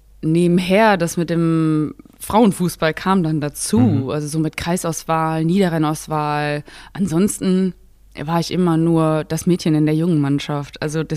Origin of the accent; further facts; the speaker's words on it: Bocholt, North Rhine-Westphalia, Germany; also Bocholt bin ich groß geworden, der Stadtteil, wo ich groß geworden bin, heißt Lohwig.